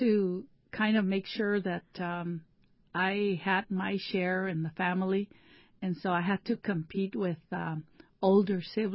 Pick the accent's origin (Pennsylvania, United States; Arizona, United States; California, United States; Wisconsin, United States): California, United States; also born or lived in Mexico; I was born in Mexico, but as a young child at 6 years old, my father immigrated us to the southern part of California, the lower desert. And so we came from beautiful mountain climate to 116 degrees in the summer in the lower desert.